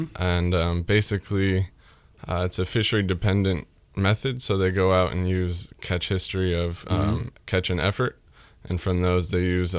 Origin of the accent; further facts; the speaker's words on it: California, United States; I'm born and raised in California